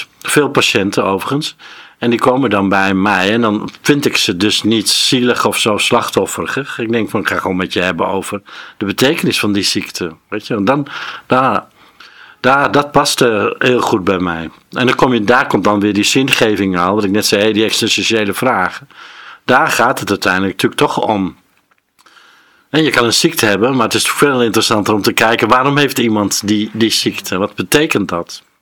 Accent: Emmeloord, Flevoland, Netherlands; moved away as an adult; Emmeloord.

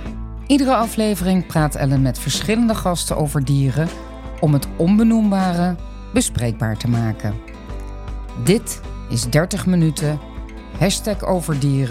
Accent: Bennekom, Gelderland, Netherlands; Ik ben opgegroeid in Bennekom.

